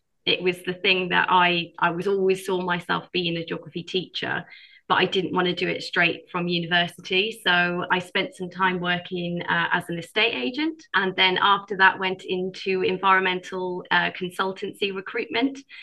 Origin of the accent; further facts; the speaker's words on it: Wales, United Kingdom; I grew up in South Wales, so there's a lot of kind of really good geography going on in that region.